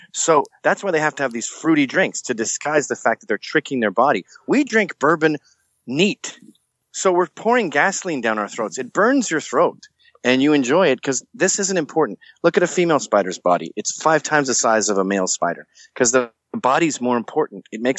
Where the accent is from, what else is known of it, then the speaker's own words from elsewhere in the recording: Scotland, United Kingdom; I'm from Scotland, you know. What's that you got?